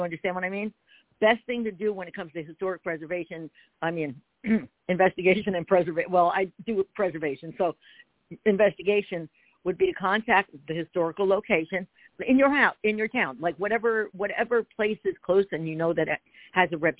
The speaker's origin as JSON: {"language": "English", "region": "New Jersey", "country": "United States", "lives_now": "Pennsylvania, United States", "said": "I'm in PA, and I'm from Jersey, but I'm outside Philadelphia"}